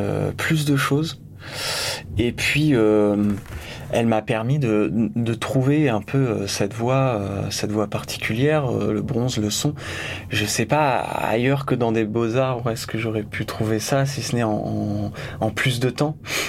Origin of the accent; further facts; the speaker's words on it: Bourges, Centre-Val de Loire, France; born there; Eh bien, donc, moi je suis né à Bourges.